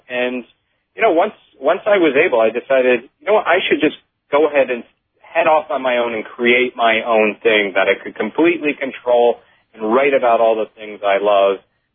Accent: Florida, United States; growing up in Florida, I grew up around these great examples of, the paranormal

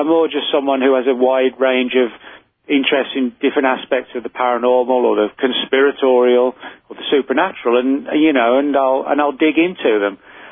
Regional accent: England, United Kingdom; When I was a kid, growing up in England

